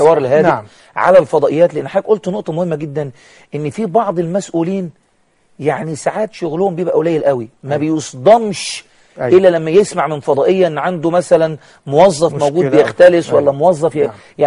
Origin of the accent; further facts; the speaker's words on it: Egypt; على أعلى أميز الحاجات الموجودة عندنا في مصر